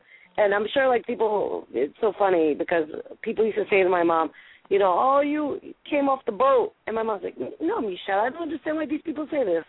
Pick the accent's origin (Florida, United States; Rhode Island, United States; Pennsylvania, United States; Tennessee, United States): Rhode Island, United States; accent: Rhode Island; I spoke English very well, but I have an accent on top of my Rhode Island accent. So, yeah, it was a little difficult with certain, because where I grew up was kind of a yuppie kind of area.